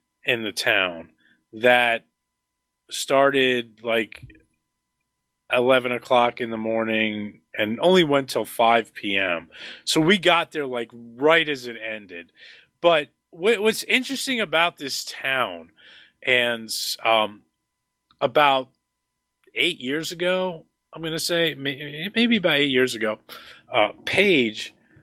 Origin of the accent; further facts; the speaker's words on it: Pennsylvania, United States; And back where I grew up in the Lehigh Valley, there was a movie theater